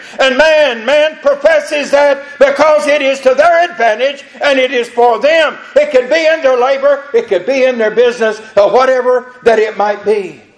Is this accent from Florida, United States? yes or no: no; North Carolina, United States; So I'm that loudmouth from North Carolina.